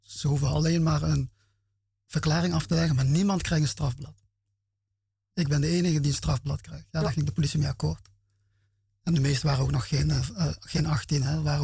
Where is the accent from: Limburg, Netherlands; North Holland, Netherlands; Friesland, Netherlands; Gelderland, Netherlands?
Limburg, Netherlands; Venlo; Ik kom uit Venlo, ja.